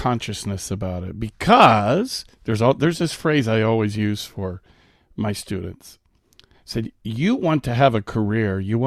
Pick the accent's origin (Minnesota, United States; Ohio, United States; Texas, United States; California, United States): California, United States; San Diego; I'm from California. Yeah, I'm from San Diego.